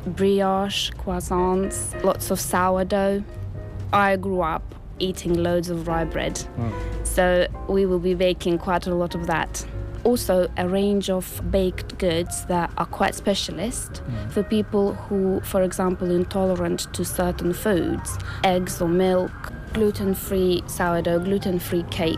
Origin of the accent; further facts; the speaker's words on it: Lithuania; I came from Lithuania and grew up in a big farm.